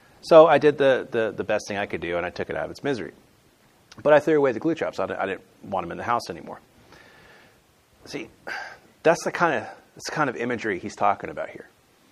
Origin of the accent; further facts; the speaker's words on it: Florida, United States; Now, the lizards, okay, I'm from Florida. I like lizards.